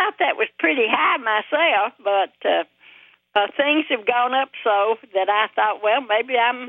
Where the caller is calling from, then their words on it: Murfreesboro, Tennessee, United States; from Murfreesboro, Tennessee.